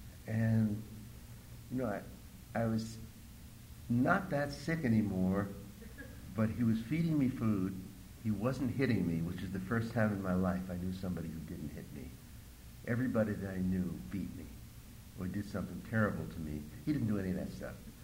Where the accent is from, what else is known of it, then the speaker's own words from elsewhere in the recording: New Jersey, United States; I said, "Well, I'm from New Jersey, and I need to get to New Jersey.